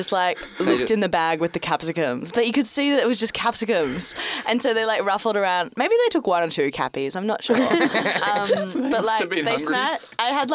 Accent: Queensland, Australia; born there; So I was born in Queensland

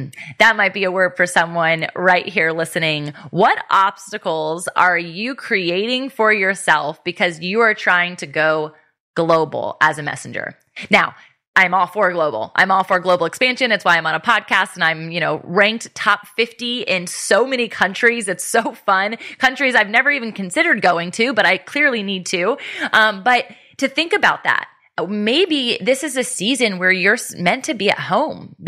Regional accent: Virginia Beach, Virginia, United States; My hometown is technically Virginia Beach, but we're only a stone throw away.

